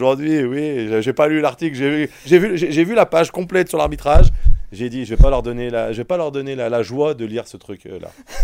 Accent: Lyon, Auvergne-Rhône-Alpes, France; On est lyonnais, on l'assume, on est fiers de l'être

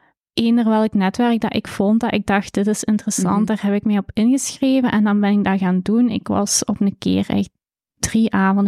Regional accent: Flanders, Belgium; maar je had een tijd vaklab bij ons in Limburg.

